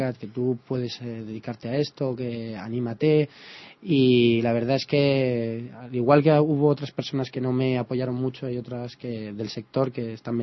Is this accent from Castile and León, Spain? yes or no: no; Pinto, Community of Madrid, Spain; now in Madrid, Spain; vivo en Madrid, lo que pasa que sí, me he criado en Pinto y hasta hace muy poco vivía en Pinto.